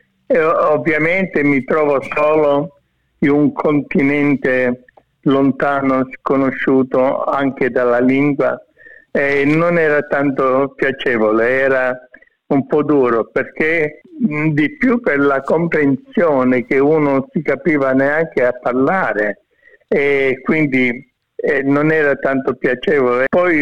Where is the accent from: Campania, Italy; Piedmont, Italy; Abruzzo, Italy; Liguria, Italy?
Abruzzo, Italy; Furci; born there; Sono nato a Furci, un paese provincia di Chieti, non lontano da Vasto, dove si respira l'aria del mare.